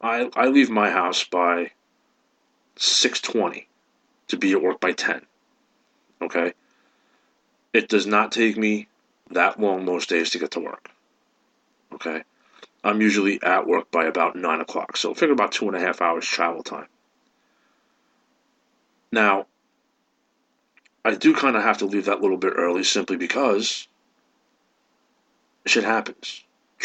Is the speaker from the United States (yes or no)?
yes; New York, United States; I've been born and raised in New York. I've spent my entire life here.